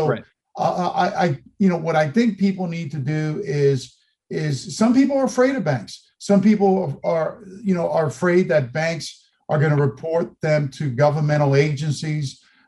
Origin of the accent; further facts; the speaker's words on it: Miami, Florida, United States; In Miami, my hometown of Miami, you virtually go to any branch.